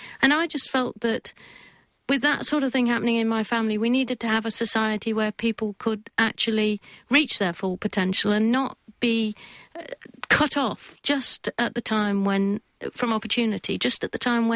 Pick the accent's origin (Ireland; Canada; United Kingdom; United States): United Kingdom; Yorkshire and the Humber; moved away; and so we moved from God's own country, Yorkshire, to Lancashire, because I ended up playing chess for Lancashire in Roses matches.